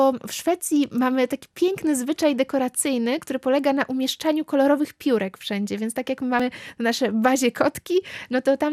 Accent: Warmian-Masurian Voivodeship, Poland; U mnie na Warmii bitwa na jajka musi być koniecznie od lat.

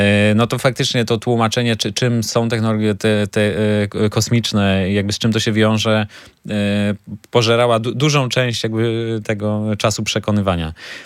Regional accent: Gdańsk, Pomeranian Voivodeship, Poland; jako gdańszczanin

